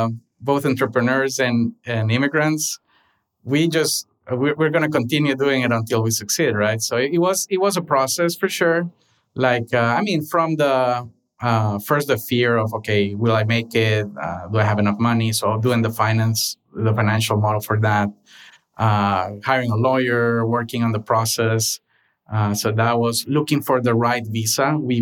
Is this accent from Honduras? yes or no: yes; Honduras; English is a second language; moved away as an adult; now in Los Angeles, United States; So I was born and raised in Honduras.